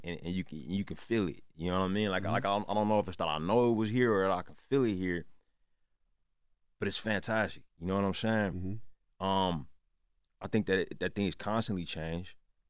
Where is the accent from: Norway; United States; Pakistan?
United States; Richmond, California; also born or lived in Oakland; But you know, like I was like 8 or 9, we moved to Richmond.